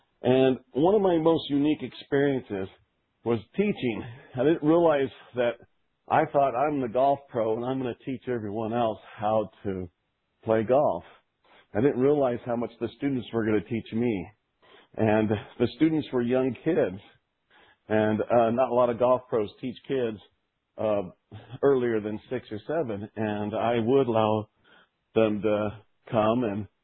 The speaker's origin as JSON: {"language": "English", "region": "Colorado", "country": "United States", "tie": "born or raised there", "said": "I grew up in Colorado and blessed to have a great family."}